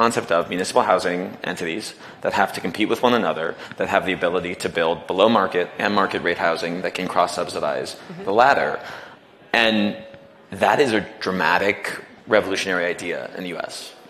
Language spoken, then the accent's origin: English; United States; because I can only speak as an American who came through Germany